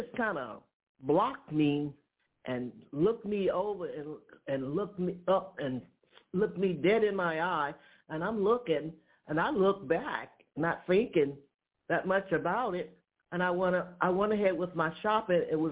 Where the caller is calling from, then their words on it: Georgia, United States; I'm calling him from Georgia.